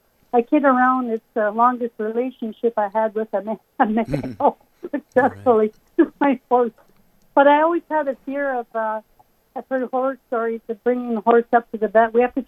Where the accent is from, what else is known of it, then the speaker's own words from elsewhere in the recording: Canada; I'm from Canada